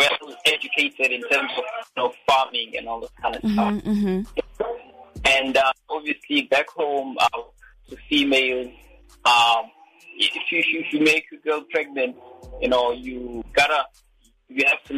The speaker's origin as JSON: {"language": "English", "country": "DR Congo", "said": "I'm from the DRC, which is the Democratic Republic of Congo."}